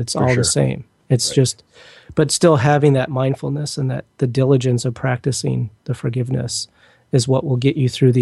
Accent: Detroit, Michigan, United States; moved away; I grew up in Detroit and I was taught to drive a certain way, which is very aggressive, unfortunately. And I live in the West Coast.

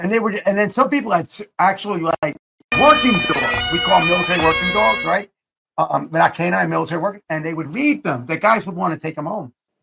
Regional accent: New Jersey, United States; Okay, remember, I'm from that area. Sorry. I'm from Jersey.

